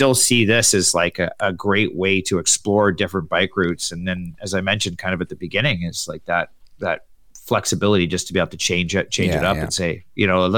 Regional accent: Canada; Obviously, being Canadian, we're a little bit more, whatever, cautious, nanny state, whatever you want to say.

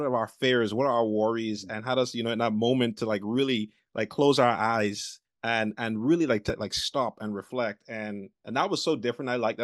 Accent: Bahamas; I remember for me growing up in the Bahamas, you know, as a poor island boy.

